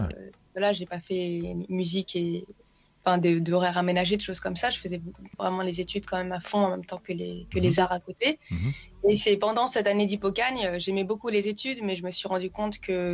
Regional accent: Paris, Île-de-France, France; also born or lived in Guadeloupe; suis née à Paris, de parents métropolitains et guadeloupéens. Mm-hmm. Et du coup, j'ai vécu aussi un peu en Guadeloupe. Et puis après, je suis retournée à Paris pour au lycée

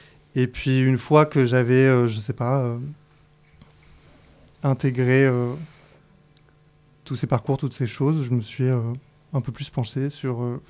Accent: Montpellier, Occitanie, France; now in Marseille, France; j'ai 32 ans. Je me suis installé à Marseille il y a à peu près un an. Je suis originaire de Montpellier.

